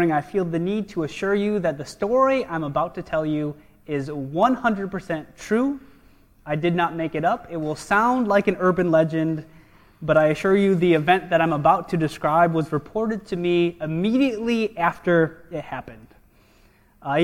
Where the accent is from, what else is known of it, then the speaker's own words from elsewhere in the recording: New York, United States; my roommate was a friend from my hometown in upstate New York.